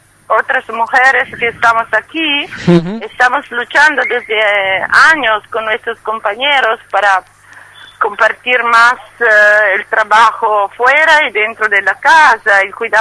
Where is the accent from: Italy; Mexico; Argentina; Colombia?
Italy; lo que queremos como mujeres italianas que vivimos en otros países es que vivir afuera no significa que hemos olvidado nuestro país.